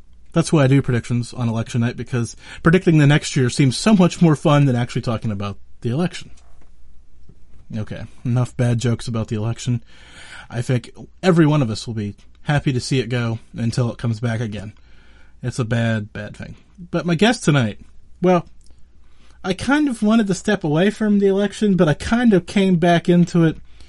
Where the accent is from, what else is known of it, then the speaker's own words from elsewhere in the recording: Pennsylvania, United States; Of course, I'm from Western Pennsylvania, so I'm kind of almost your neighbor to the south, so to speak.